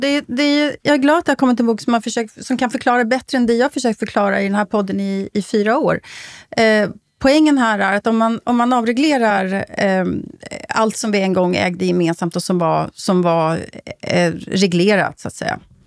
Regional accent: Sweden; Och för mig som svensk när jag läste det här så känner jag igen väldigt mycket.

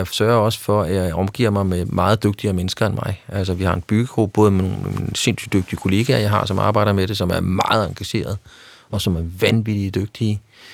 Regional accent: Capital Region of Denmark, Denmark; jeg er jo på samme baggrund, jeg er jo fra Vestegnen.

